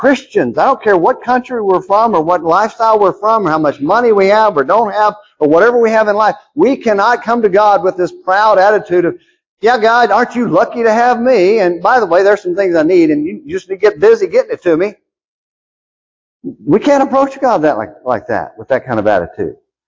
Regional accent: United States; I don't need anything. I'm an American. I got everything I need.

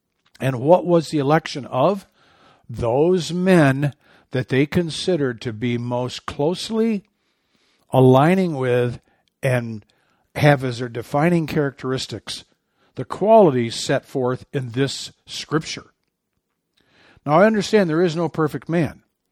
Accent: Michigan, United States; now in Arizona, United States; they don't have dog catchers out here in Arizona. They have them where I grew up in Michigan.

